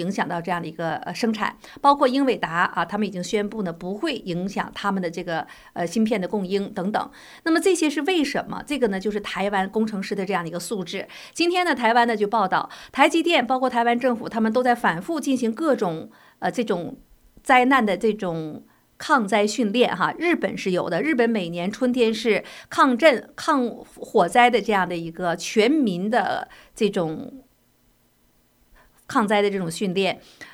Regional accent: China; now in United States; 我们是从大陆来的

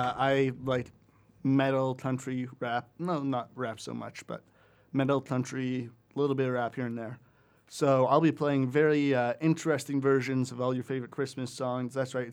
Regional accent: Cambridge, Ontario, Canada; I'm actually from Cambridge, too.

